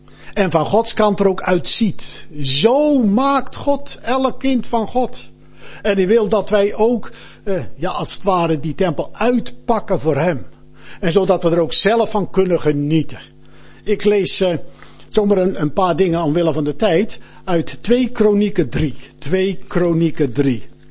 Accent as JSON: {"language": "Dutch", "town": "Brandwijk", "region": "South Holland", "country": "Netherlands", "said": "Ik kom uit Brandwijk en in Brandwijk ligt tegen het plaatsje Molenaarsgraaf aan."}